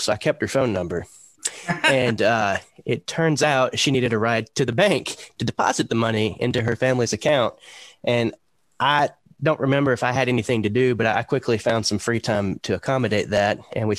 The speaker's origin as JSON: {"language": "English", "town": "Athens", "region": "Georgia", "country": "United States", "tie": "born or raised there", "also_born_or_lived": "Rayle", "said": "I'm originally from a little town on east of Athens on 78 called Rail, Georgia. It's got one little blinky light. It's in Wilkes County, but I grew up in Athens after the age of 10."}